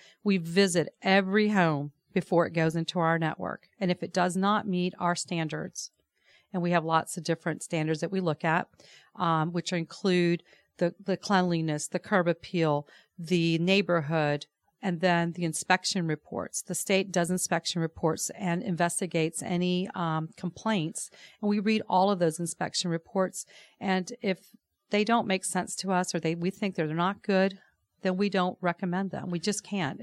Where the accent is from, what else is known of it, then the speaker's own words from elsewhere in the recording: Savannah, Georgia, United States; now in Atlanta, United States; Angela and I grew up together in Savannah, Georgia.